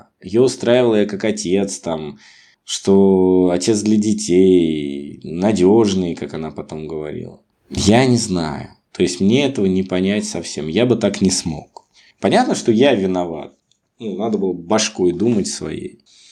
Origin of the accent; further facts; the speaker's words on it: Moscow, Russia; А я был москвичом, ну, то есть, все знали, что я из Москвы, что мы сюда приехали, просто как бы даже живем тут, но вообще мы из Москвы.